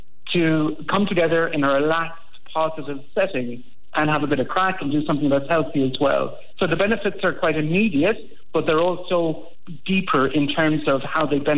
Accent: Munster, Ireland; it's much more diverse than it was when I was growing up in Kerry.

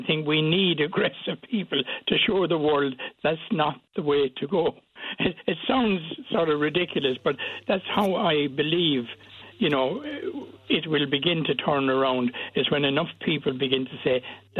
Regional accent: Ireland; I think we're always, as Irish people, looking to be acceptable.

